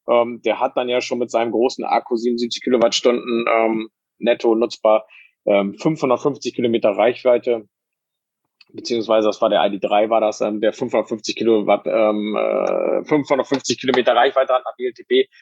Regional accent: Bremen, Germany; Also ich komme ja ursprünglich aus Bremen

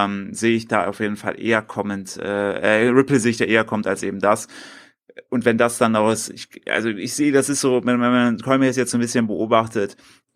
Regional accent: Germany; soweit ich das als ich als dummer Deutscher verstanden habe

